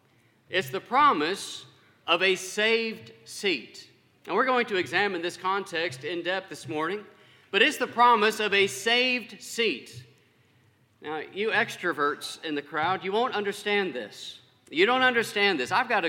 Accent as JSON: {"language": "English", "town": "Winfield", "region": "Kansas", "country": "United States", "tie": "born or raised there", "said": "So I grew up in Winfield, Kansas."}